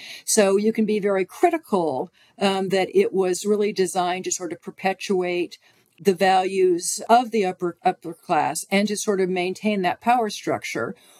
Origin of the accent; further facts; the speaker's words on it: California, United States; And in my home state of California, we have some powerful Chinese-American families who'd arrived in San Francisco as members of the merchant class.